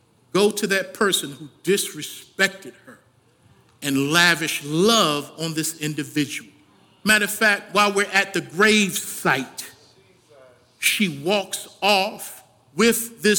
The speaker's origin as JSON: {"language": "English", "town": "Baltimore", "region": "Maryland", "country": "United States", "said": "I'm from Baltimore."}